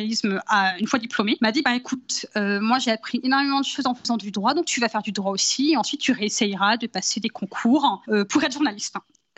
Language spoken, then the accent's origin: French; Brittany, France; moved away as an adult; j'ai 30 ans. Je viens de Bretagne où j'ai vécu quasiment les 20 premières années de ma vie avant d'aller sur Paris pour finir mes études de droit et commencer à travailler.